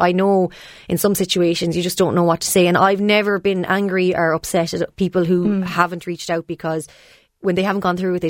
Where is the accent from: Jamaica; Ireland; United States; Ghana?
Ireland; the great thing about us being Irish is we sometimes, well, I know I word vomit